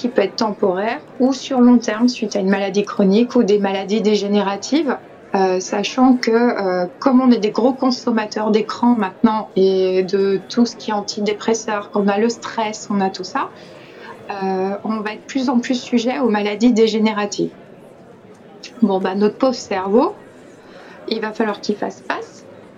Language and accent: French; France; Enfin, chez nous, en France.